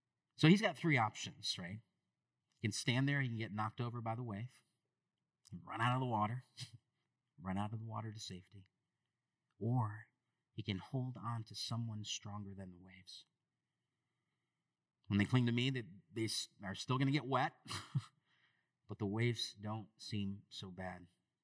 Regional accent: East Lansing, Michigan, United States; growing up in East Lansing, Michigan, I would spend summers on the lake

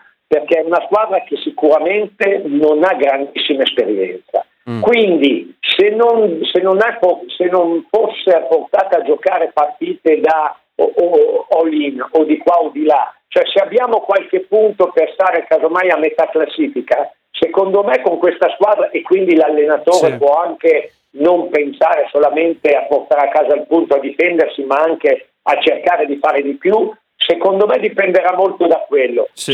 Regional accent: Parma, Emilia-Romagna, Italy; sapendo che sono di Parma.

